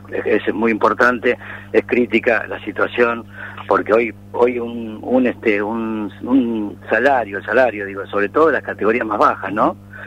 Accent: Pergamino, Buenos Aires Province, Argentina; que somos de Pergamino y que nos lo vivimos de cerca

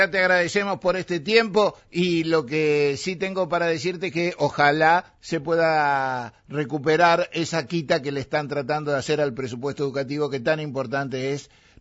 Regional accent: Buenos Aires, Argentina; Soy de Urquiza

